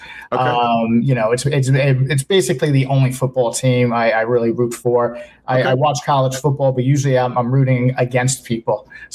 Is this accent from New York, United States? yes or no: yes; Bronx, New York, United States; And, well, she's from Manhattan. You know, she says I'm from the Bronx, and but we met in a Bronx high school.